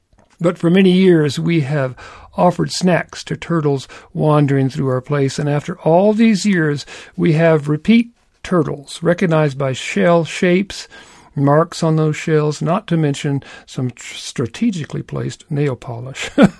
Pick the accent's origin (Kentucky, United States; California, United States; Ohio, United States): Kentucky, United States; but where I grew up in Kentucky, box turtles were quite common.